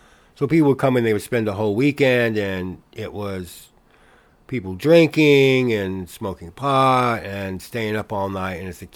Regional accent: Cabot, Vermont, United States; now in Austin, United States; is the biggest city in Vermont, 40,000 maybe. And from there, I moved to Austin.

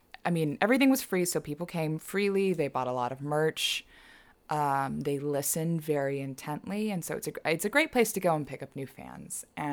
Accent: Laredo, Texas, United States; I grew up in Laredo. I grew up with, the machismo culture.

